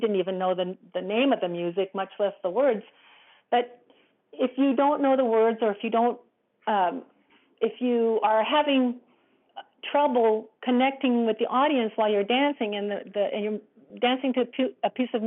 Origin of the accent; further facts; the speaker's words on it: United States; of course, I'm an American and I was feeling the music the way a Westerner or the way I would feel the music as I had been brought up in a Western culture.